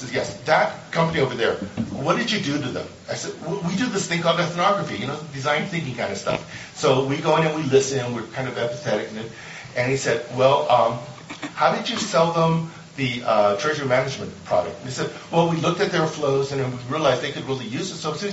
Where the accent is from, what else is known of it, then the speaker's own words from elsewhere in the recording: California, United States; So I am from Silicon Valley, where we believe in interactivity.